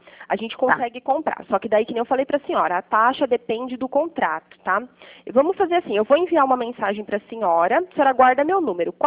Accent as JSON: {"language": "Portuguese", "town": "Pirassununga", "region": "São Paulo", "country": "Brazil", "said": "Eu sou de Pirassununga"}